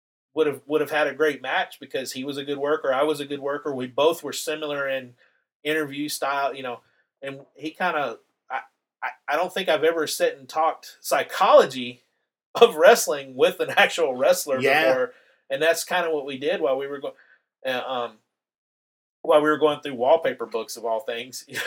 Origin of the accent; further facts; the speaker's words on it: the South, United States; I grew up more in the South where we got what we called real wrestling.